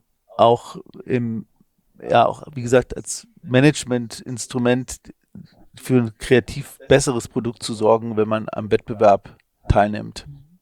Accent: Trier, Rhineland-Palatinate, Germany; born there; ich komme aus Trier gebürtig

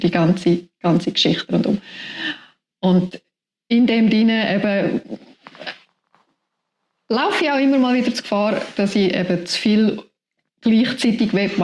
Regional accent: Bern, Switzerland; Ich bin in Schabina aufgewachsen. Ich habe sehr engen Bezug zu dem Dorf.

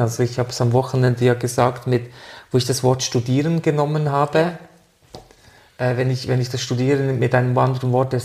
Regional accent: Switzerland; German is a second language; und Deutschland ist Deutsch, ja, ist eine Fremdsprache für den Schweizer. Ja. Meine Lieben, deshalb mein Akzent.

